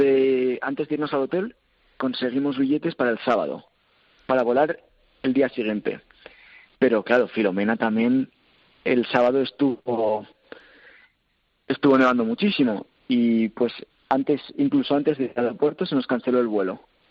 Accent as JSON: {"language": "Spanish", "town": "Zaragoza", "region": "Aragon", "country": "Spain", "said": "Entonces yo me iba a volver a Zaragoza, porque soy de Zaragoza."}